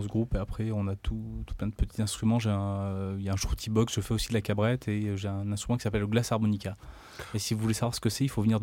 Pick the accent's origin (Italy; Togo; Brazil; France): France; Auvergne-Rhône-Alpes; En fait, je suis originaire du Cantal, en fait